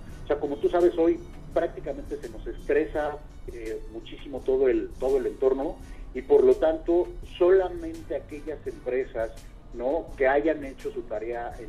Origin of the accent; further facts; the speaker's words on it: Mexico; no podemos hacer mucho como mexicanos